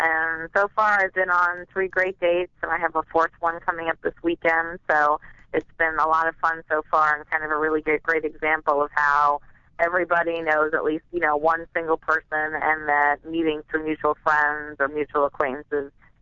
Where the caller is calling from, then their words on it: New York, United States; I'm calling from New York, New York.